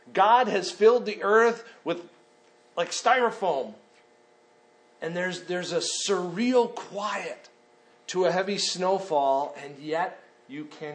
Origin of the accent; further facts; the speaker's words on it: Minnesota, United States; I grew up in Minnesota, and one of the greatest, most wonderful things to do was to go out at night in the midst of a heavy snowfall.